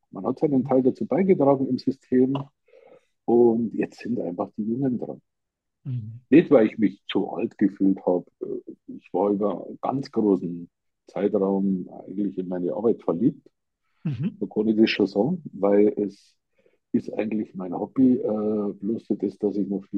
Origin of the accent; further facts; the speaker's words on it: Munich, Bavaria, Germany; accent: Munich dialect; Ich hoffe, die Zuhörer haben meine Münchner Mundart gut verstanden.